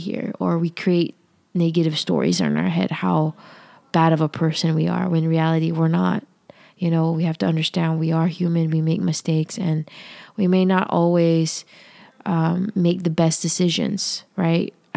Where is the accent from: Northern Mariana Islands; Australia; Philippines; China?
Philippines; I'm Filipino and my parents taught me that game. And it may be specific to where I'm from, but to where my parents are from.